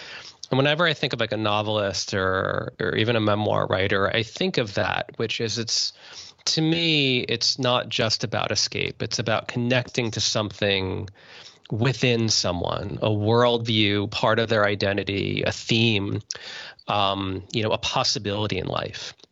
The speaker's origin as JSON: {"language": "English", "region": "New Jersey", "country": "United States", "said": "partly because I'm from New Jersey"}